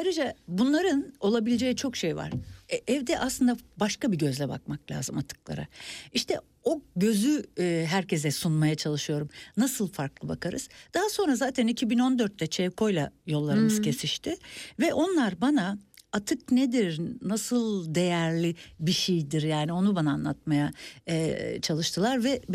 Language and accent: Turkish; Diyarbakır, Diyarbakır Province, Turkey; also born or lived in İzmir; Benim çocukluğum babamın görevi dolayısıyla Diyarbakır'da geçti bir kısmı. Sonra İzmir'e geldik.